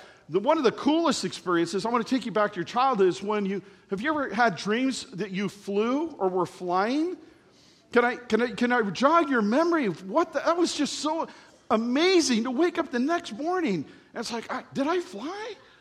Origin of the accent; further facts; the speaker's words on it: California, United States; I am from Southern California. I can't change anything about that.